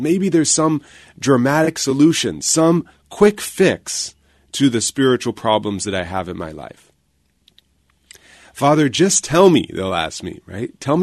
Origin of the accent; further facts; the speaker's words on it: United States; not only because I'm an American.